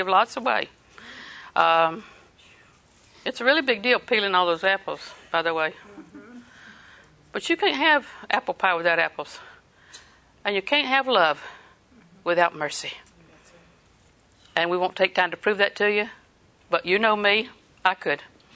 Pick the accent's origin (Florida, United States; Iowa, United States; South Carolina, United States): Florida, United States; Auburndale; I'm from Auburndale. You wouldn't know my family. Nobody would know my family. We're not anybody.